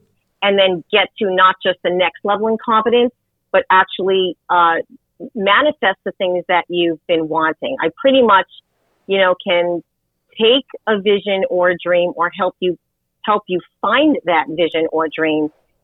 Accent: New York, United States; now in Babylon, United States; but I was raised down on the South Shore. And when I came back out here from the city, I'm actually in Babylon Village now.

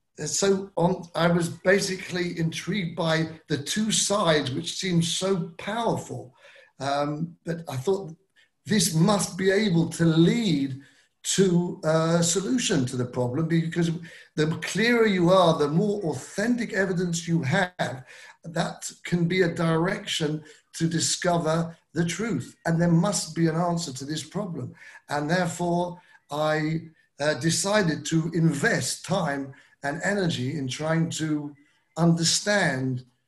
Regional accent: Kingsbury, London, United Kingdom; I'm English born. I was born in London. I was brought up in a town, Kingsbury.

